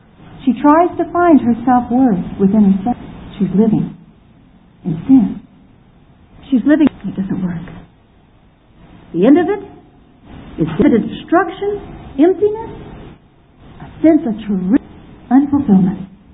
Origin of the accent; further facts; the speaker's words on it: United States; it didn't help that he was from England and I was from the States